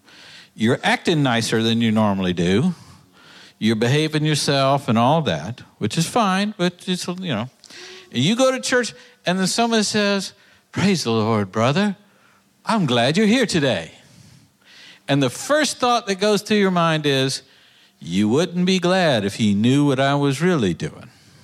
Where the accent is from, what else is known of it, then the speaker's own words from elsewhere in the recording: Texas, United States; I'm from Texas, okay?